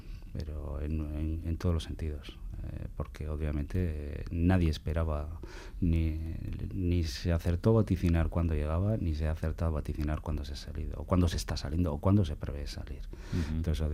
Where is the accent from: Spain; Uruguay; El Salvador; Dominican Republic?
Spain; Basque Country; Y eso que provengo de Álava, en este caso.